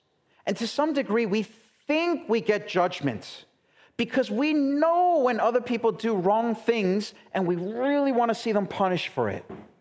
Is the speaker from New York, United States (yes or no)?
yes; New York City, New York, United States; A few years back in my hometown of New York City, there was an incident